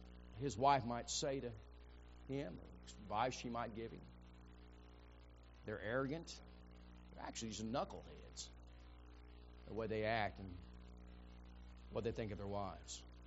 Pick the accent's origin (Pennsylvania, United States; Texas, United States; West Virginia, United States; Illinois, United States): Illinois, United States; Rantoul; where I grew up in Rantoul, we had an Air Force base.